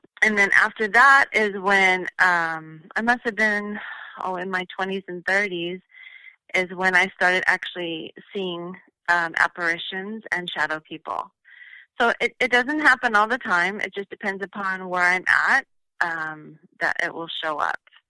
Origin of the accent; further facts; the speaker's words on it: California, United States; I'm from California, and it's great to be on here.